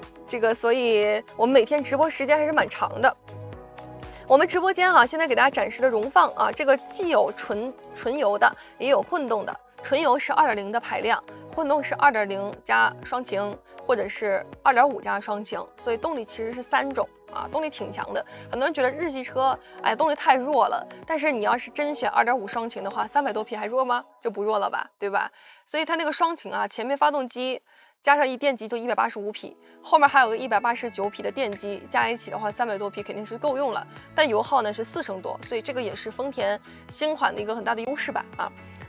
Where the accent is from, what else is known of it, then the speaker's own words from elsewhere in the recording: Northeast China, China; 那你说对了，我就是东北人啊，我就是东北的